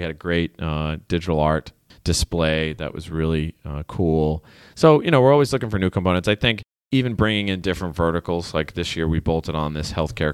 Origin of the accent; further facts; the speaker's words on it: Quincy, Massachusetts, United States; We grew up together in Quincy.